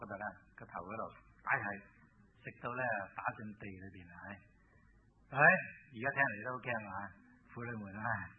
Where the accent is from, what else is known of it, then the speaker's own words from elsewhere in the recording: China; 特別係我哋中國人最多啊